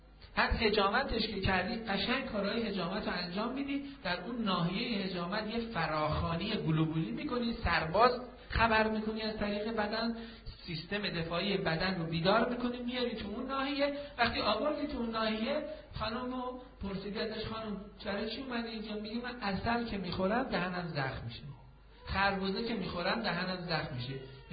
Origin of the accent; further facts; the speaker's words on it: Iran; به عنوان یک مسلمان و به عنوان یک ایرانی